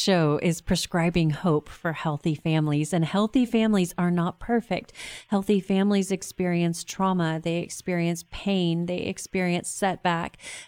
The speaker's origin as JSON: {"language": "English", "region": "Texas", "country": "United States", "said": "I'm from Texas, and I have not had a fellow Texan win yet."}